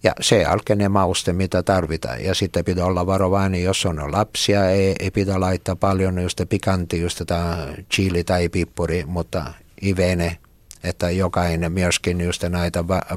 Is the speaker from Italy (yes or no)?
yes; Italy; Finnish is a second language; now in Finland; vaikka mä olen italialainen, mä tukkaan olla myöskin suomalainen, kun mulla on myöskin Suomen kansalaisuus.